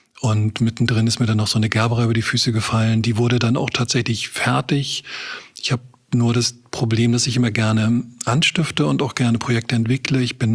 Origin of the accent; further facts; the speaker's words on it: Rostock, Mecklenburg-Vorpommern, Germany; Genau, ich bin Rostocker. Ich bin 89 zur Wendezeit gerade mit dem Abi fertig geworden. Dort auch politisch aktiv gewesen, neues Forum in Rostock mit begleitet, gegründet.